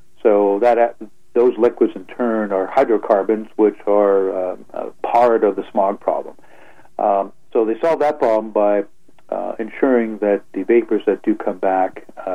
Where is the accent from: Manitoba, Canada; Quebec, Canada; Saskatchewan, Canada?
Saskatchewan, Canada; I was from Saskatchewan, right?